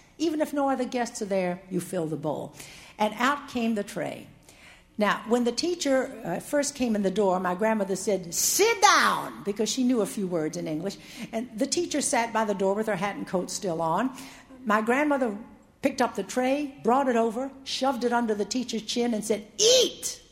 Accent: Norfolk, Virginia, United States; accent: Southern; Growing up in Norfolk, Virginia, of course, I had a Southern accent. But I wanted to go north to college because I had only heard Southerners my entire life.

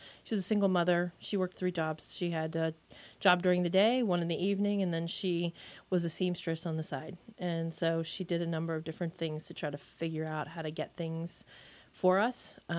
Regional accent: Ohio, United States; I was born and raised in Ohio in a small town, and my mom's main mission in life was to make sure that no one was left behind, ever.

